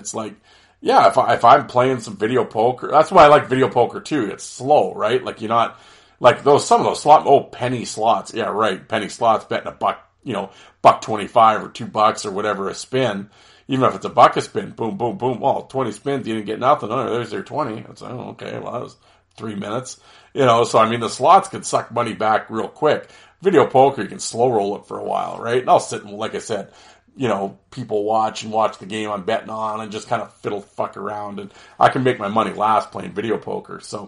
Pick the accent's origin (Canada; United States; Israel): Canada; But being Canadian, I get that back.